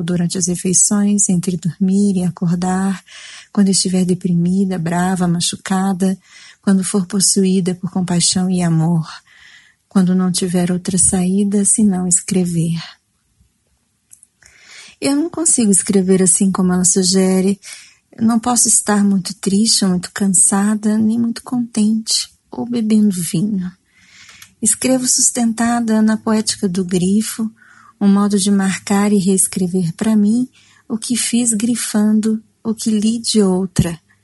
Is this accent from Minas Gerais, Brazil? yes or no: yes; Belo Horizonte, Minas Gerais, Brazil; now in São Paulo, Brazil; Sou mineira de BH, estou em São Paulo há 20 anos